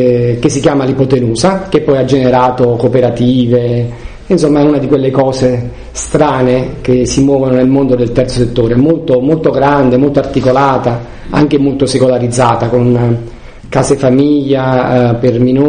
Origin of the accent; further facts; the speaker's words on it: Salerno, Campania, Italy; sono campano, vengo da Salerno, sono sposato con due figli